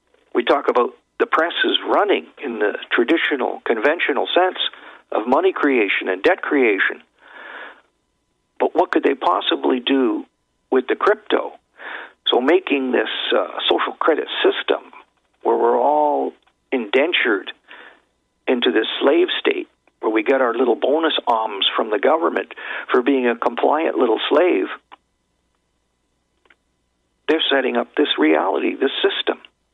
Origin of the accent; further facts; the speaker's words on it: Canada; from Canada.